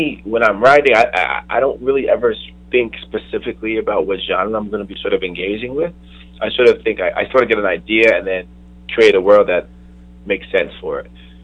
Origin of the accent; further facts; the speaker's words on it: New York City, New York, United States; my mother's an immigrant from Ghana, and I was born in Queens, I grew up in New York